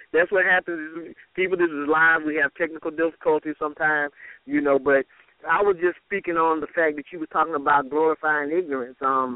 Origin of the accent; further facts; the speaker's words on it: Atlanta, Georgia, United States; I've seen the same things happening when I was growing up in Atlanta.